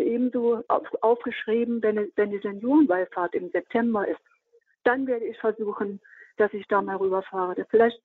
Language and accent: German; Thuringia, Germany; born there; Also ich bin in Esfelder geboren, das ist auch ein Örtchen im Eichsfeld.